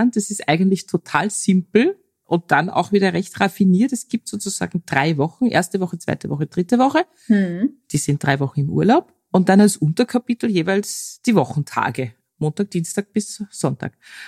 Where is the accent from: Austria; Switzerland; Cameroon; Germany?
Austria; Noch dazu als Österreicherin